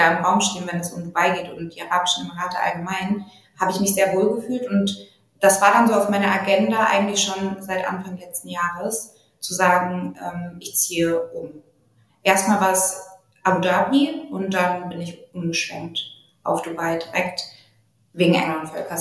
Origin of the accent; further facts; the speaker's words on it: Munich, Bavaria, Germany; now in Berlin, Germany; Ich komme aus München. Ich habe auch in München studiert, bin danach nach dem abgeschlossenen Studium nach Berlin gezogen